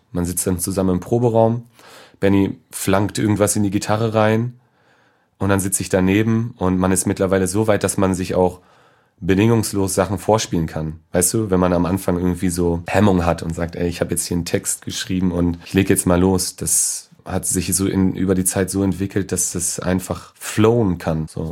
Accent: Friedrichsdorf, Germany; Also ich komme vom Dorf, aus Friedrichsdorf

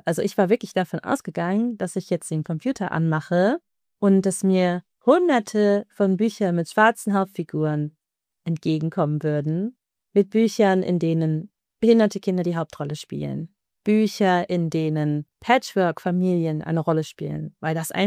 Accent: Germany; weil ich ja eben selber 25 Jahre vorher als Kind in Deutschland groß geworden bin

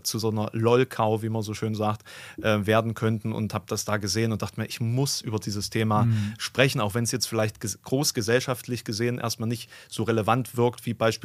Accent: Saxony-Anhalt, Germany; Ich komme ja auch aus Sachsen-Anhalt.

